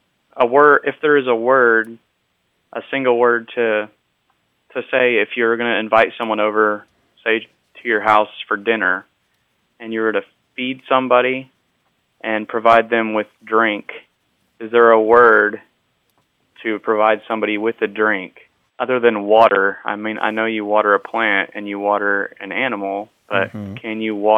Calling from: Tennessee, United States; I'm calling from the Great Smoky Mountains in Tennessee.

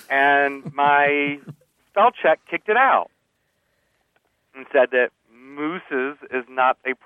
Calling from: Denver, Colorado, United States; I'm calling from Denver, Colorado.

